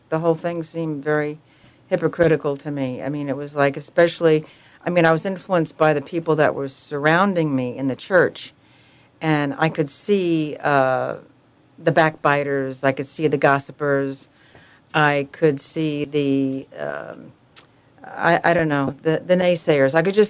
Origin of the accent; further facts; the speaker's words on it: Bronx, New York, United States; I was born and raised in the Bronx.